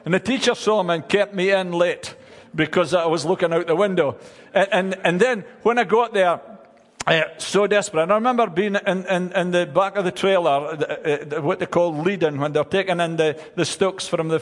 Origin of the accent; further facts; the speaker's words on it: Scotland, United Kingdom; I grew up in the Church of Scotland, and we used to sing a song